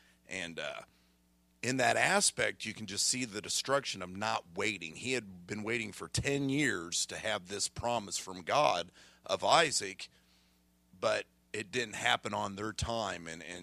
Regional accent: Centralia, Missouri, United States; We went to Columbia. We're from Centralia. And we're hoping that this is our church.

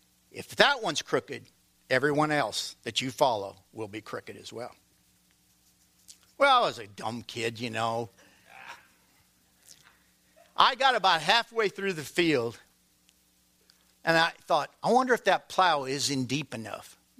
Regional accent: Nebraska, United States; and I was from Nebraska, and we went to a small private college in Nebraska

